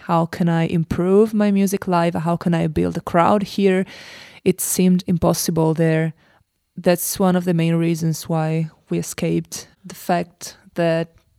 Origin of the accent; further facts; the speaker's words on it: Piedmont, Italy; we were totally unsatisfied and sad and depressed in Italy because we are from Piemonte in the northwest.